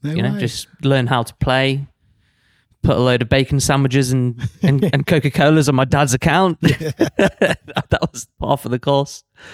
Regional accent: Nottingham, East Midlands, United Kingdom; And I'm from Nottingham

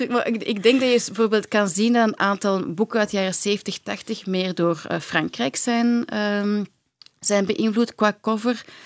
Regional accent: Belgium; als Belg heb je toch altijd... Ja, misschien als, ja, je hebt altijd een speciale band met je eigen land, denk ik.

